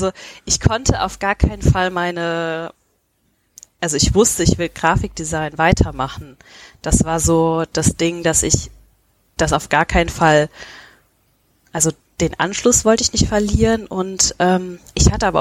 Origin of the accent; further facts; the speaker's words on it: Rhineland-Palatinate, Germany; now in Mainz, Germany; Das sagt wahrscheinlich keinem was, aber Hunsrück, kleines süßes Dörflein